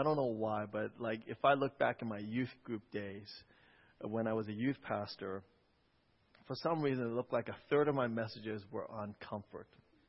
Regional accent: New York, United States; I grew up in New York. I hate being dissed.

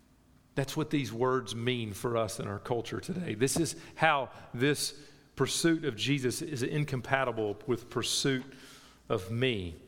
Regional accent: United States; I'm an American, and in America, if there's one word you don't touch, that's the word rights.

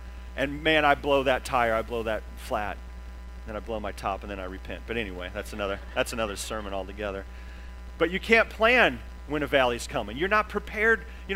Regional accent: Tulsa, Oklahoma, United States; now in Southern California, United States; I'm from Southern California, so we don't have that problem, but I grew up in Tulsa.

